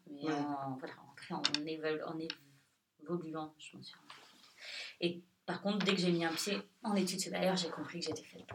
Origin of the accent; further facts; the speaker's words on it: Marseille, Provence-Alpes-Côte d'Azur, France; born there; accent: Marseille; Déjà, je suis née à Marseille.